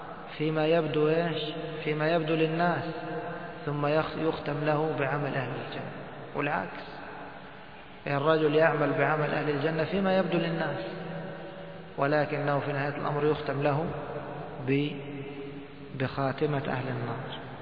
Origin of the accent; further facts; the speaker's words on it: Egypt; مثل الأمن المركزي عندنا في مصر. الأمن المركزي هذا متخصص في الضرب.